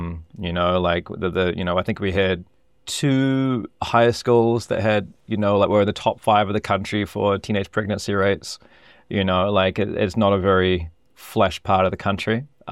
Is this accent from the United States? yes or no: no; New Zealand; I think moved my identity on from being a New Zealander.